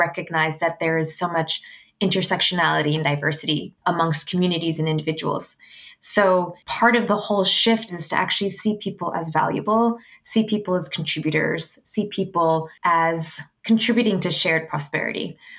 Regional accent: Houston, Texas, United States; And we were raised up in Houston, Texas, and we were the quintessential version of poverty.

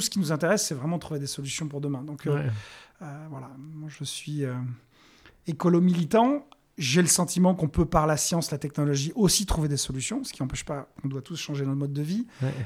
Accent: Bordeaux, Nouvelle-Aquitaine, France; et donc par construction, on est bordelais, donc on voulait aussi travailler.

